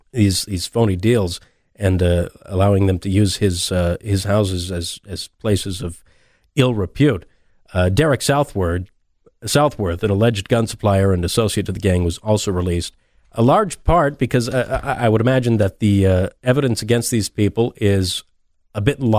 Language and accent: English; New Bedford, Massachusetts, United States; back in my hometown of New Bedford